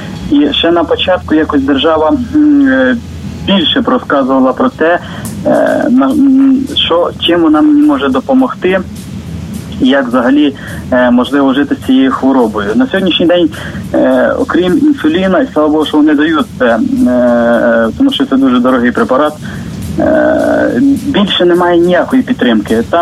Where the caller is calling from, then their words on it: Kamianets-Podilskyi, Khmelnytskyi Oblast, Ukraine; я з Кам'янця-Подільського.